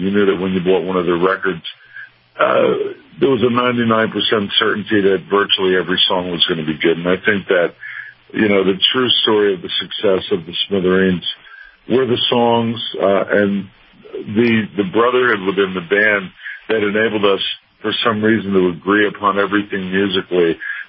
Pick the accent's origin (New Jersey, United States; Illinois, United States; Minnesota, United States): New Jersey, United States; They seem to be fascinated with this little state that I'm from.